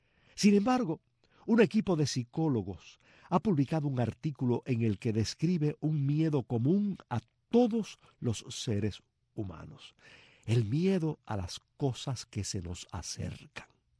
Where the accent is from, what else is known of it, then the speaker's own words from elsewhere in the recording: Cuba; No somos pocos los cubanos